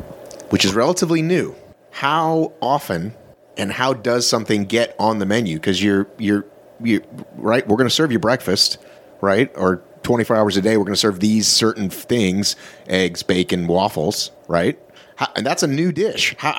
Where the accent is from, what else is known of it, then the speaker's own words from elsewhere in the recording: Atlanta, Georgia, United States; I grew up in Atlanta, eat there all the time.